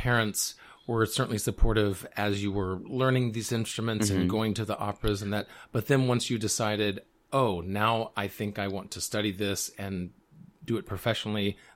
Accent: the South, United States; And I grew up in the South, which is very similar.

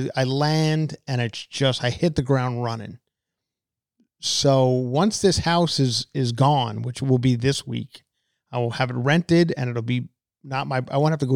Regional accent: New York, United States; Anyway, like New York, my hometown. Love them.

